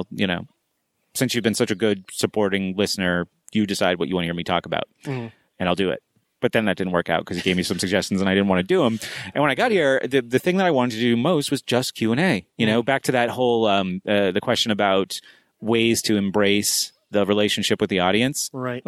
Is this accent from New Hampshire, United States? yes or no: yes; New Hampshire, United States; Now, I lived in New Hampshire, but I grew up in New Hampshire. You know, I was a Free Stater. I moved away and then joined the Free State Project and moved back. But the best place to live in New Hampshire is where I grew up.